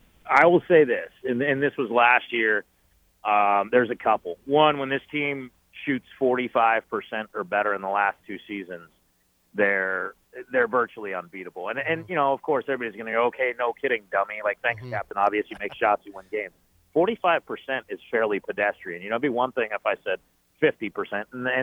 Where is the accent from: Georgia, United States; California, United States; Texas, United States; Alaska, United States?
California, United States; Oakland; I grew up in Oakland. I was an Invaders season ticket holder.